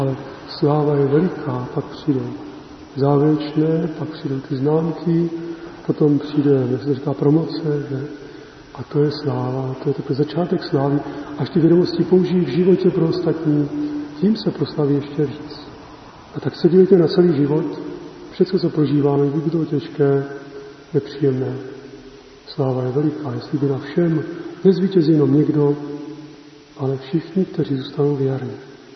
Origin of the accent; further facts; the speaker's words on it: South Moravian Region, Czechia; Tak já jsem z Moravy jižní, tak tam je sucho strašné, třeba měsíc neprší a nikdo to nepovažuje za nic zvláštního.